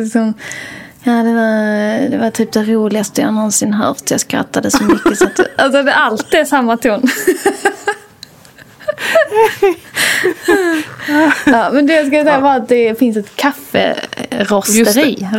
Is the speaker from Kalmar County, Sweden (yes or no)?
no; Skåne, Sweden; accent: Scanian; Min skånska och hur jag pratar kan ju ibland vara lite samma ton.